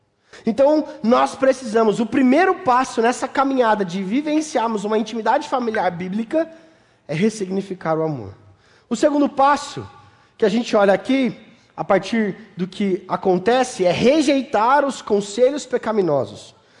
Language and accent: Portuguese; Mato Grosso do Sul, Brazil; Eu sou lá do Mato Grosso do Sul, meus pais ainda moram lá, meus pais são pastores lá, e eu cresci lá. Passei a minha infância numa cidade de 30 mil habitantes, rua de terra para tudo quanto é lado, cavalo na rua, vaca passeando para tudo quanto é lado.